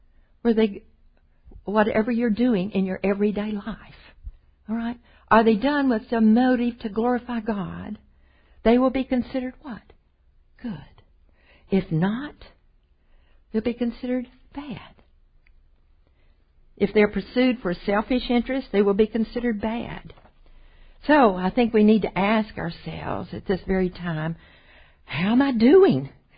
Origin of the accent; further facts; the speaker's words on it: Mississippi, United States; I grew up in Mississippi, and so this is just a picture from my past, okay?